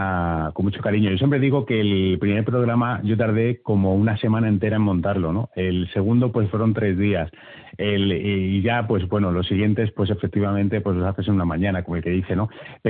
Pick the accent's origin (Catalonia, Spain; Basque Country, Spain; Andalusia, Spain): Andalusia, Spain; Como andaluces, no solo la cultura propia